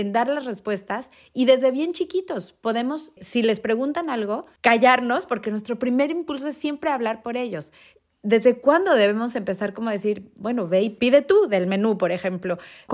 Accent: Colombia; born there; also born or lived in Mexico; nosotros vivíamos en México y no teníamos familia en México, ¿no? Éramos extranjeros en México, aunque usted no lo cree, porque nací en Colombia.

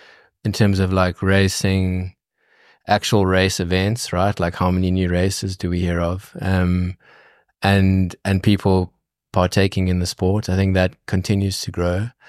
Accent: South Africa; And I think being a South African is also quite special in many ways in that world

